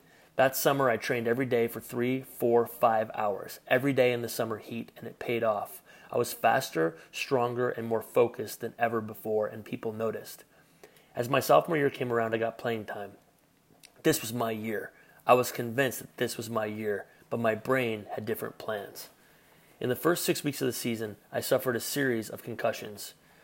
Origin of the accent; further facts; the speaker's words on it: Midwest, United States; I was born and raised in the Midwest.